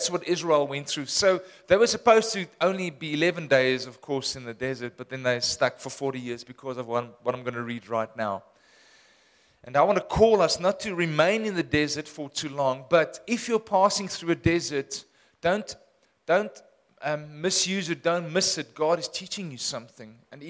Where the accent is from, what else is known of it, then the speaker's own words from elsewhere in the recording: Windhoek, Khomas, Namibia; Just quickly say, I was born in Windhoek. For those who don't know it, this is my hometown.